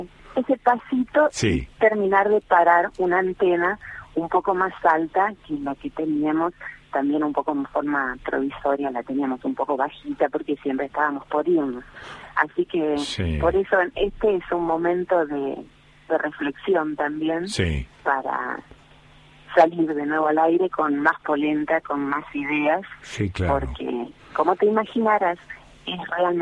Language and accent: Spanish; Buenos Aires, Argentina; born there; moved away; Nací en Buenos Aires.